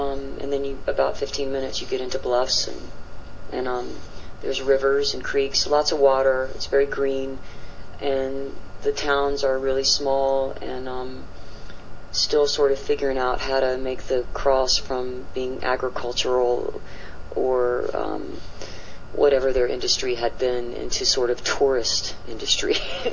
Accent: Georgia, United States; I chose it because I grew up in Georgia, and it's an area that I know real well

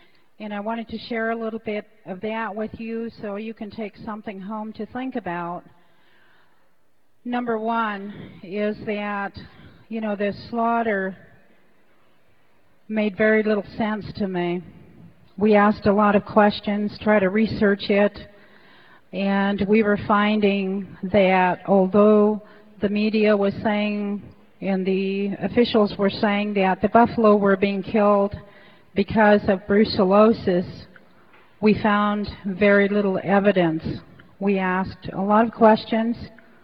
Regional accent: South Dakota, United States; I'm a long way from home. I'm from South Dakota, and I've spent a lot of hard months in Yellowstone.

